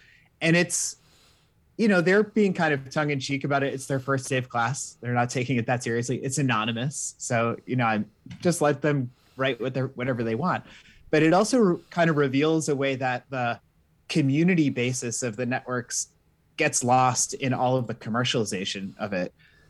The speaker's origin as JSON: {"language": "English", "region": "Massachusetts", "country": "United States", "tie": "born or raised there", "said": "I grew up in Massachusetts, so kind of like around Austin, there was ISPs and things like"}